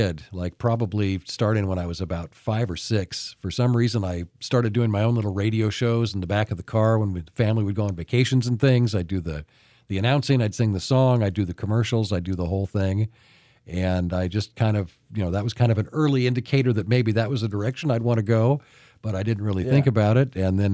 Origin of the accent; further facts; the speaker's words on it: Glide, Oregon, United States; also born or lived in Salem; I was at Glide at the time, outside of Roseburg. I was born in Salem, moved to Glide, my family, when we were in fifth grade.